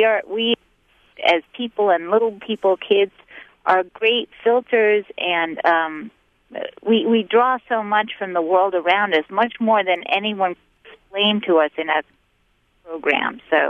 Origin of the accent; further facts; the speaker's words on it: New York City, New York, United States; moved away; I remember when I grew up in New York City, and when I moved out to Pennsylvania for the first time, lived in a place with no streetlights